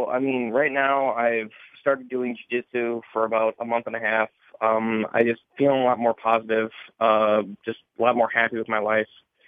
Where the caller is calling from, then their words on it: Wisconsin, United States; Hey, it's … from Wisconsin.